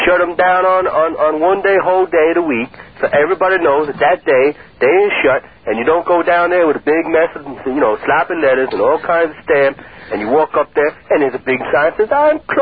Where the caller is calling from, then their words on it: Northport, New York, United States; I'm out in Northport.